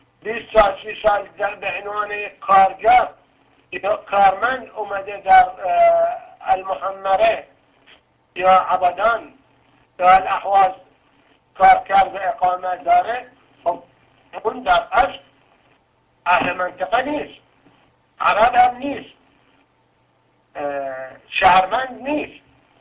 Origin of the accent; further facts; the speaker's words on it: Ahvaz, Khuzestan, Iran; حتی به عنوان یک احوازی میخواییم بمونیم